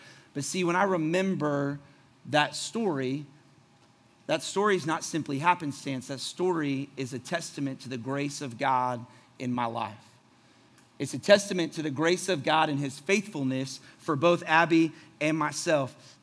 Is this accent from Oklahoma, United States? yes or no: no; Florida, United States; We grew up together in Florida. We went through youth group together.